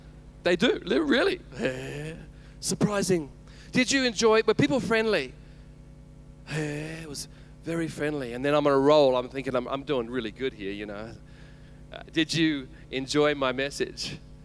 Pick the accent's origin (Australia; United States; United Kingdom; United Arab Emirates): Australia; because I'm Australian